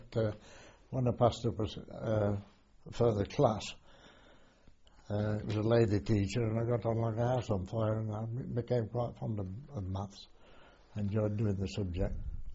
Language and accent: English; Warsop, East Midlands, United Kingdom; born there; I was born in Warsop, which is near Mansfield.